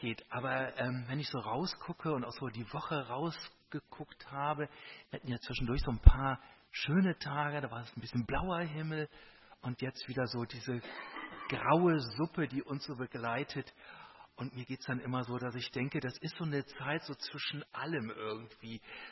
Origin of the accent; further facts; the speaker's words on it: Rhineland, Germany; Das müssen wir jetzt schon mal als Rheinländer verdauen